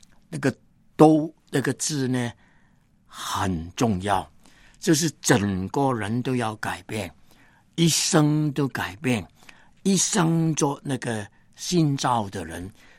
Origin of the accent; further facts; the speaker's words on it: China; 或者是我们中国人从前呢常常抽烟的